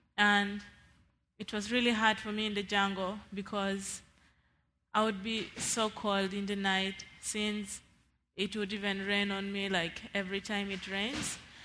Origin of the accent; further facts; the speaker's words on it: Northern Region, Uganda; English is a second language; I come from Northern Uganda